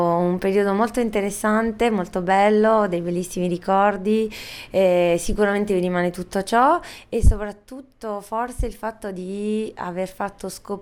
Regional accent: Cosenza, Calabria, Italy; moved away as an adult; now in Paris, France; Io sono di Cosenza.

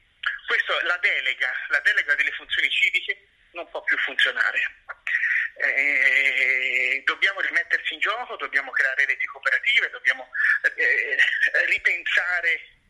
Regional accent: Tuscany, Italy; Io poi da toscano.

